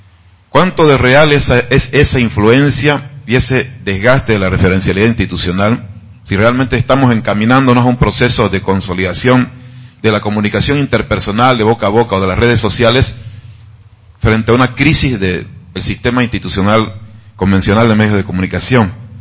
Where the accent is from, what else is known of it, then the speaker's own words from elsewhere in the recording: Bolivia; Yo vengo de Bolivia